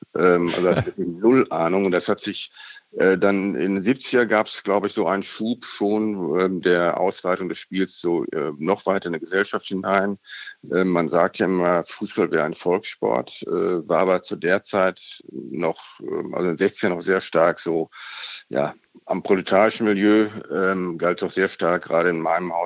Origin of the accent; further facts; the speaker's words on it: North Rhine-Westphalia, Germany; Ich bin ja in der Nähe von Dortmund aufgewachsen